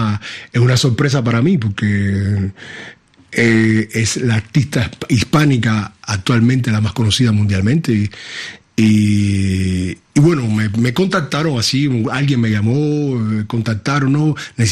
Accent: Guantánamo, Cuba; born there; yo nací en Guantánamo, al este de Cuba

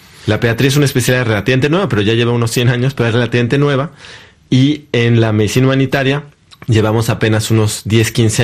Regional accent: Mexico; En mi imaginario como mexicano era

